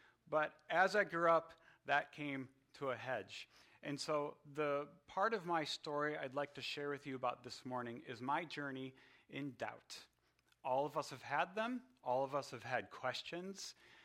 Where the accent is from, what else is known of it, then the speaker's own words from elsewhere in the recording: Chicago, Illinois, United States; Now, my story is I'm from Chicago, Illinois.